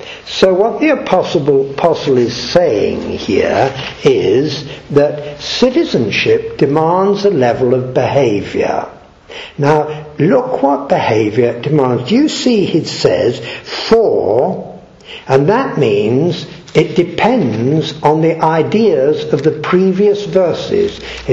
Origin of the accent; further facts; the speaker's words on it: India; born there; When the war ended, I was born in India. My father took great pains to get me a naturalization papers to become English.